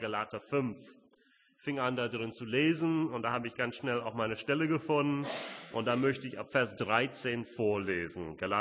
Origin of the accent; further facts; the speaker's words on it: United States; German is a second language; Ich als Amerikaner denke als erstes, Unabhängigkeit.